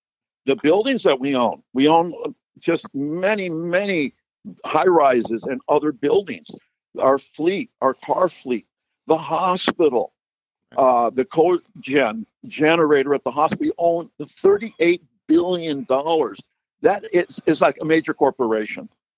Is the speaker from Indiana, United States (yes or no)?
no; San Francisco, California, United States; You know, what a lot of people don't know is that, I grew up in San Francisco.